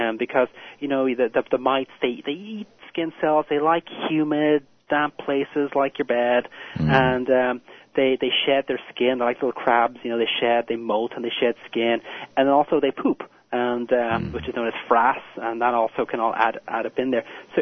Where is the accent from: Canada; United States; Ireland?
Ireland; Dublin, Leinster; My hometown of Dublin also has that sort of basin effect where you get this horrible smog.